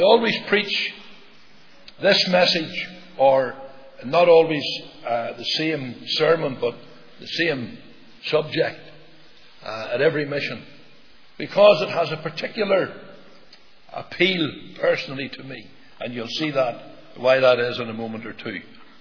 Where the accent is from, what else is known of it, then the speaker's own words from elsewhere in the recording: Belfast, Northern Ireland, United Kingdom; I was born and raised in Belfast in a place called Tiger's Bay. It's a very rough place.